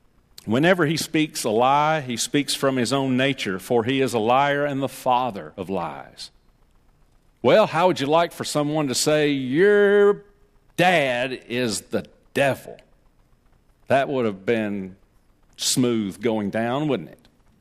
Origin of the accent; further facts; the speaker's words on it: the South, United States; We wouldn't know because we grew up in the South, possibly in USA.